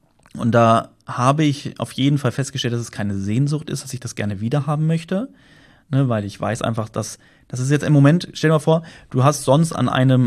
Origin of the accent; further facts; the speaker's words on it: Germany; Heimat natürlich Deutschland, beziehungsweise nicht mal meine Heimat, also ich sage mal da, wo ich herkomme, Deutschland